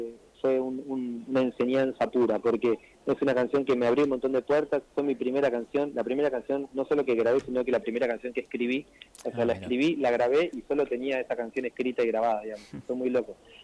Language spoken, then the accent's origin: Spanish; Buenos Aires, Argentina; yo soy porteño, vivo en Buenos Aires, pero hace 5 o 6 años que vivo ahí en las sierras